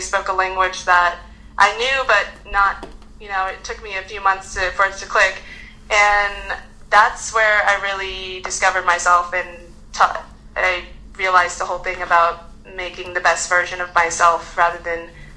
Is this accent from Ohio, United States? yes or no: no; Irvine, California, United States; I'm from Orange County. I'm from Irvine.